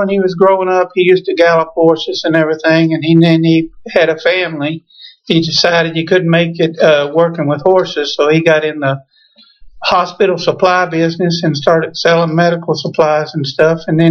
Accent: Lexington, Kentucky, United States; Yes, sir. I grew up in Lexington, and I started working with horses in 1972 for Herman Goodpasture.

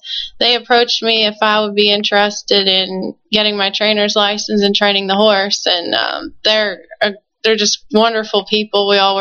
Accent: Pennsylvania, United States; Pennsylvania.

